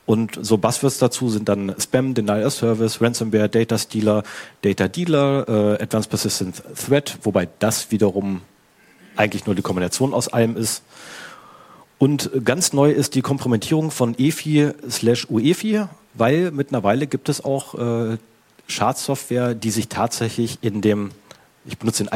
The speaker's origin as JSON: {"language": "German", "region": "Northern Germany", "country": "Germany", "said": "weil ich komme halt aus dem Norden weg"}